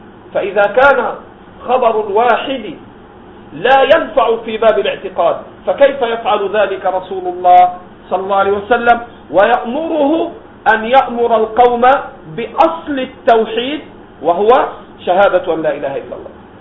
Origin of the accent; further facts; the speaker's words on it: Egypt; كأهل البدع هؤلاء الذين ظهروا في بلدنا مصر وغيره